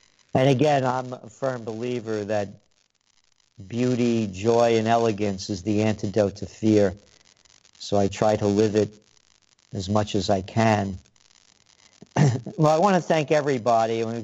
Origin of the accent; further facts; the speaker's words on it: New York City, New York, United States; Yes, sir, I grew up in near Allerton Avenue and Boston Post Road.